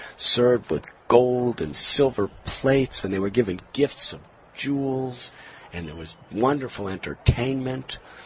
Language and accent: English; United States; In my own life, I'm from America. My parents and grandparents, they performed religious activities. And I went along with them.